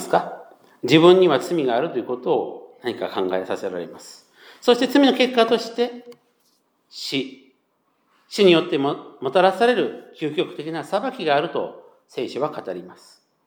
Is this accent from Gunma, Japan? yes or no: yes; Gunma, Japan; 第5位は実は私の故郷である群馬県なんですね